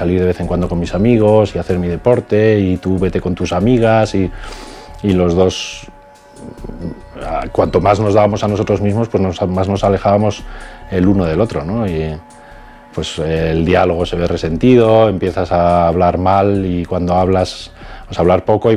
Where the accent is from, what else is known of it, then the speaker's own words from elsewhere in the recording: Madrid, Community of Madrid, Spain; now in Alcalá de Henares, Spain; teníamos 21 años y nos vinimos a vivir a Alcalá de Henares. Nosotros somos de Madrid los dos